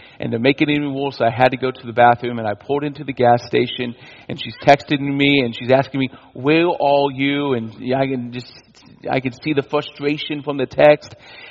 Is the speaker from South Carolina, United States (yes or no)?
no; Indiana, United States; A little bit about me and my testimony. I grew up in Indiana